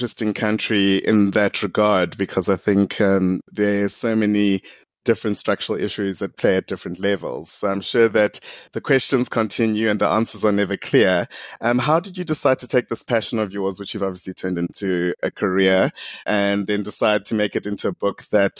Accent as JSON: {"language": "English", "country": "South Africa", "said": "I'm a recovering journalist who works in the media and communications, and I'm also a South African citizen."}